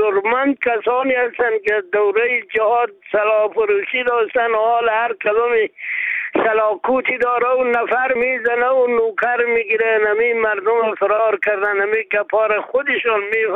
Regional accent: Afghanistan; moved away; افغان ها ما مسلمان هستیم، ما افغان هستیم.

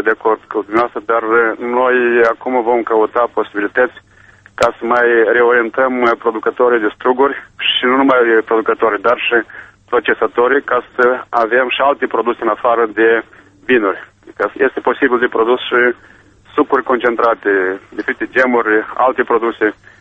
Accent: Moldova; să avem posibilitatea să câștigăm banii la noi acasă, în Republica Moldova

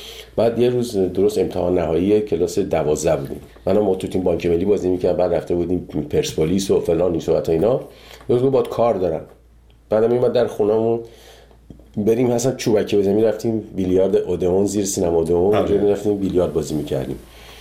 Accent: Iran; moved away; 30 خورده سال که از ایران من اومدم بیرون

